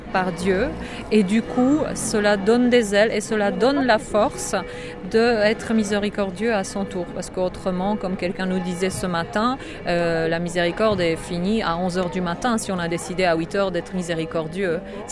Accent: Poland; French is a second language; moi en tant que Polonaise

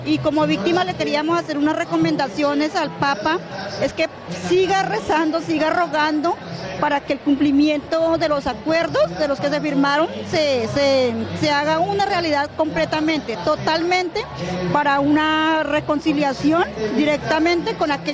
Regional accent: Villavicencio, Meta, Colombia; soy de Villavicencio, Meta

